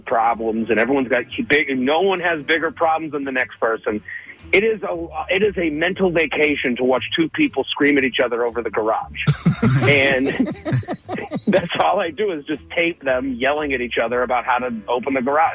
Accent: Massachusetts, United States; No, we're from Boston. I'm from outside of Boston. I'm a suburban kid. I mean, like, imagine we're in the main line of Boston, and that's where I'm from.

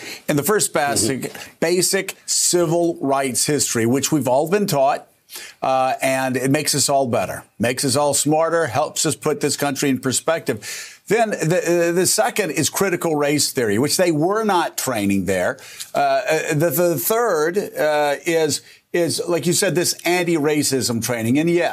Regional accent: Florida, United States; Because I grew up in Florida schools, high school, went to law school. Same. In Florida.

